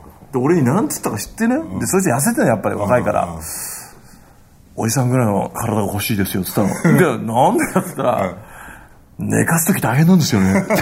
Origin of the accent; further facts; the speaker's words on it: Saitama, Japan; 埼玉県の北部じゃないですか、俺生まれも育ちも